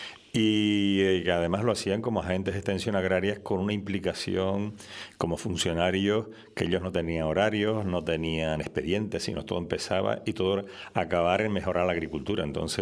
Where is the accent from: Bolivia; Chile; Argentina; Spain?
Spain; Valle de Guerra, Canary Islands; me he desarrollado toda la vida profesional en Tacoronte, soy de Valle de Guerra. Entonces, además vengo del mundo agrario, mis padres eran medianeros